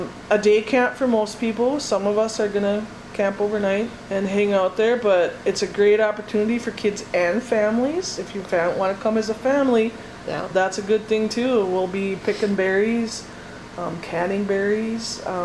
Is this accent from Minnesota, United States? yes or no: yes; International Falls, Minnesota, United States; because we grew up in International Falls.